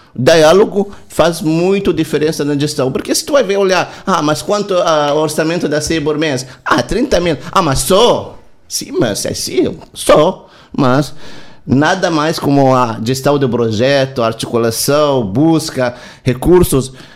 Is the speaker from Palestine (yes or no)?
yes; West Bank, Palestine; Portuguese is a second language; now in São Lourenço, Brazil; eu nasci e cresci numa família tradicional na Cisjordânia, na interior de Falecida, um vilarejo chamado Massa